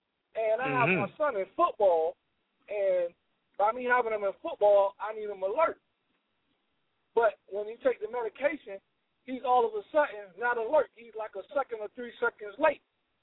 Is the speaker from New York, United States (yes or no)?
no; Norfolk, Virginia, United States; I'm from Norfolk, Virginia.